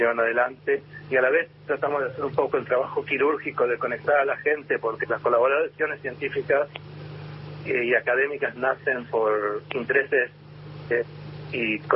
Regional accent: Argentina; moved away; hay varios otros investigadores argentinos

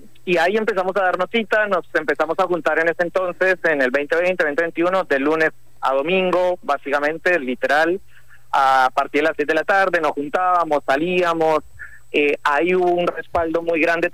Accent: Bogotá, Colombia; Yo más exactamente soy de Bogotá, pero sí, de la Gran Colombia.

